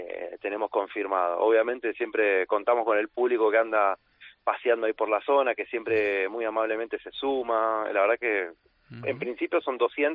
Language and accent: Spanish; Buenos Aires, Argentina; now in Spain; yo soy de Buenos Aires, vivo en España ya hace 4 años, pero tengo recuerdos de cuando yo comencé en el año 98 a bailar